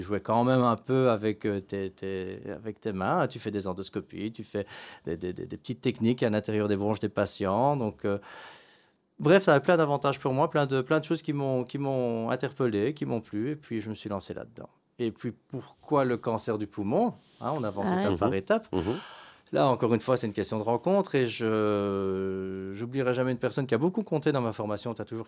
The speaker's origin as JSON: {"language": "French", "town": "Verviers", "region": "Wallonia", "country": "Belgium", "said": "Je suis verviétois."}